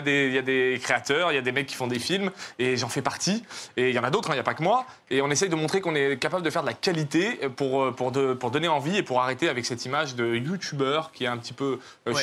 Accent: Sétif, Sétif Province, Algeria; born there; Alors, je suis né à Sétif, en Algérie.

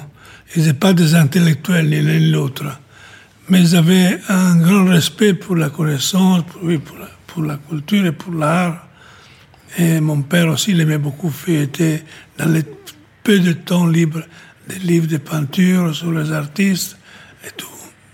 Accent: Ravenna, Emilia-Romagna, Italy; que je suis italien

